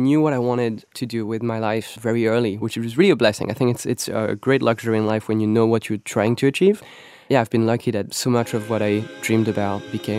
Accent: Nantes, Pays de la Loire, France; English is a second language; I was a 16-year-old boy in France, in Nantes, my hometown.

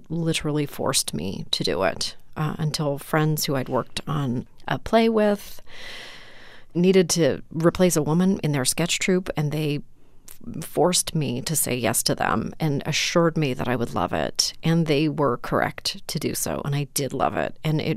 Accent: Canada; I grew up in Canada also

